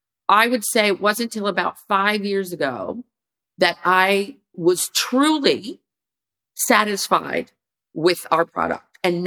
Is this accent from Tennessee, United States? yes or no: no; New York City, New York, United States; I'm from the New York City area. I was working at Saks Fifth Avenue for Chanel for many years.